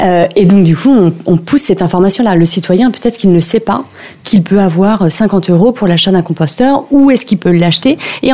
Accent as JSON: {"language": "French", "town": "Soisy-sous-Montmorency", "region": "Île-de-France", "country": "France", "said": "Alors moi, je suis de Soisy, donc Soisy sous Montmorency"}